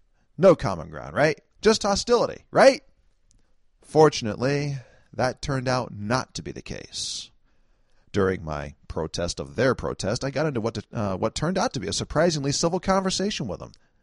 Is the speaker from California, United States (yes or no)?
yes; San Francisco, California, United States; based largely in San Francisco. Hey, my hometown.